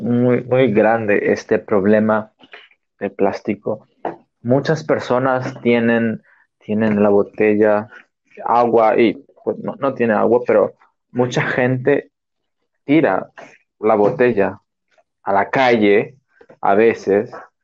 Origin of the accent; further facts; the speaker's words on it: Nicaragua; Spanish is a second language; now in Spain; Pues yo soy de Nicaragua, tú sabes, pero ya no vivo en Nicaragua, vivo en España. Estoy en España.